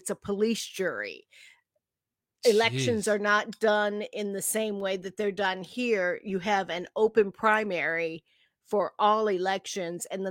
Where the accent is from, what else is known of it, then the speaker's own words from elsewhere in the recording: the South, United States; accent: Southern; And I guess my Southern accent was really strong while I was scolding.